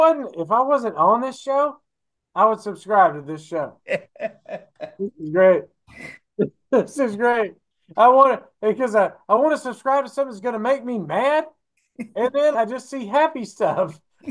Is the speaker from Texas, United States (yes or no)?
yes; Texas, United States; am not a Kentuckian. Obviously, I'm a Texan. I'm a diehard Texan. I have it tattooed on my body. I love Texas. I will never leave Texas.